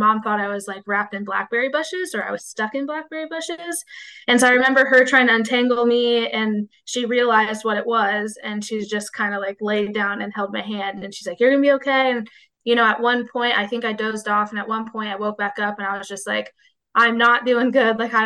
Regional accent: California, United States; I live in SoCal now, but I'm from NorCal.

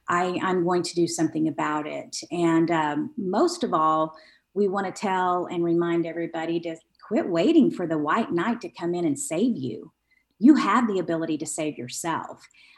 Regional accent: Dalhart, Texas, United States; And I am from Dalhart, Texas, which is also in the Texas Panhandle. And so I was raised in a rural community.

